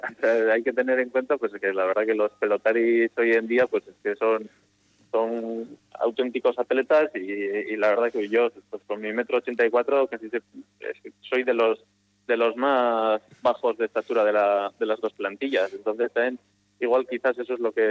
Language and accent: Spanish; Maquirriain, Navarre, Spain; hay un monte que se llama Monte San Cristóbal, donde está el fuerte, pues justo mi pueblo está al otro lado. A Pamplona tengo 10 minutos en coche, muy cerca.